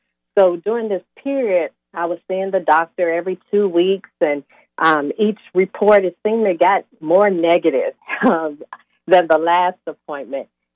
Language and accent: English; Fort Worth, Texas, United States; I am from Fort Worth, Texas, currently live in Fort Worth, Texas